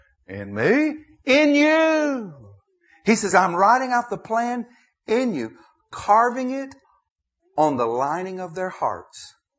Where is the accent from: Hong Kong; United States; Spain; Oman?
United States; Nashville, Tennessee; Y'all know I'm from Nashville.